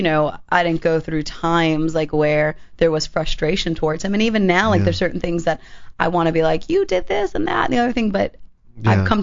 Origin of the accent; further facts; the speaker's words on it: Miami, Florida, United States; Driven through. I'm actually from Miami.